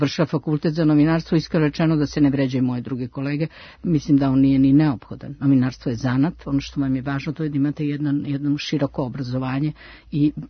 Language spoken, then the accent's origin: Serbian; Belgrade, Serbia; rasla sam ovde u Beogradu sa svim normalnim uslovima i konforu nikad preteranim